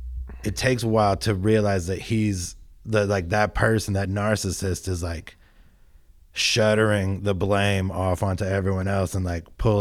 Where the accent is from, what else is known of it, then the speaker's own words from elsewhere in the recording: Cincinnati, Ohio, United States; also born or lived in Inglewood, California; Correct. I did most of my growing up in Cincinnati. I've gotten the most old in Cincinnati.